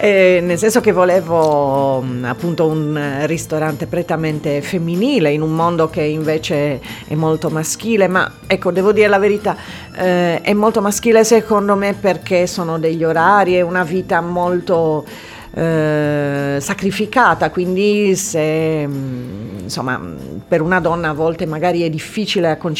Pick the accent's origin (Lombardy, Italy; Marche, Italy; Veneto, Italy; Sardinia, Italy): Sardinia, Italy; Oristano; Io sono di Oristano.